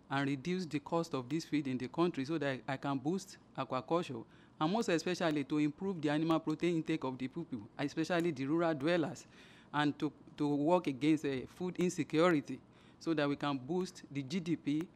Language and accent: English; Nigeria; English is a second language; now in Netherlands; I'm from Nigeria. I work at the University of Obafemi Awolowo University in Lefe. I'm presently in Bosman